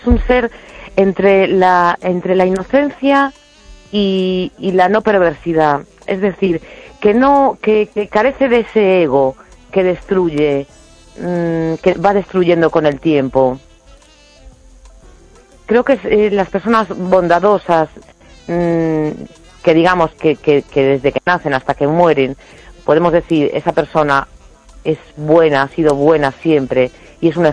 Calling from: A Coruña, Galicia, Spain; de La Coruña.

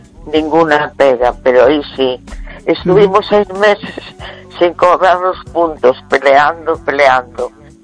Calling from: A Coruña, Galicia, Spain; de La Coruña.

